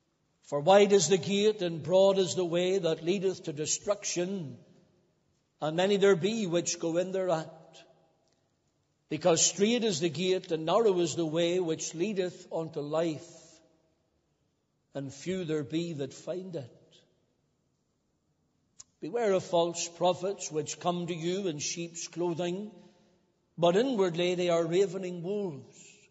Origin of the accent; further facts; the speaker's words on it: Cookstown, Northern Ireland, United Kingdom; my hometown in Cookstown always had what was called a civic week.